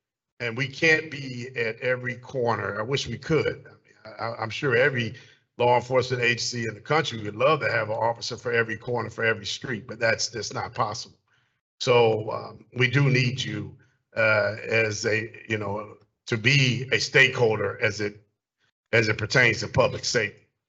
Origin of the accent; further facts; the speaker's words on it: Chicago, Illinois, United States; I am a stranger to DeKalb. I am originally from South Side of Chicago